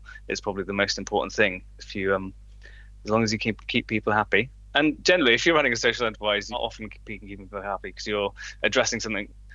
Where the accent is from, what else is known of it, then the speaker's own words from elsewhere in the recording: Wales, United Kingdom; I grew up in Pembrokeshire